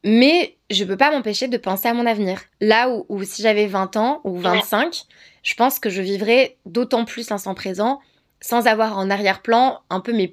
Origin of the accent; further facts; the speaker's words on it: France; 35 ans, genre, je suis pas si jeune, mais pas si vieille non plus. Et je suis perdue entre deux pays. Tu vois, je suis française. Genre, la France, c'est un pays que j'adore et c'est mon pays. Tu vois, j'ai grandi là dans ce pays